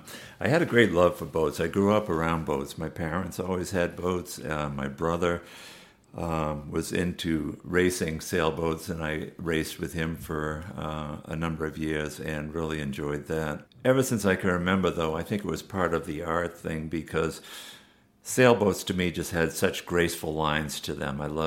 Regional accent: Massachusetts, United States; I grew up in Massachusetts, and I would take trips around Massachusetts, weekend trips, and some longer trips on up to New Hampshire and all

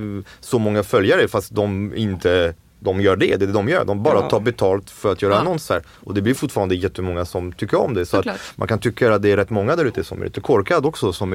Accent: France; Swedish is a second language; moved away as an adult; now in Sweden; Alltså jag är fransman, jag var 26 när jag kom till Sverige, så alltså, svenska är inte riktigt min modersmål, det är min fjärde språk

